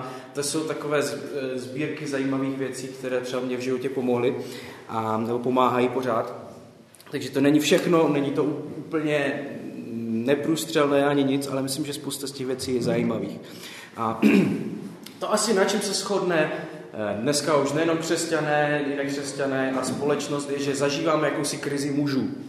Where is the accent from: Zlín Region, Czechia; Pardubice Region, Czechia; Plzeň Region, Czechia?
Zlín Region, Czechia; Vsetín; ze Vsetína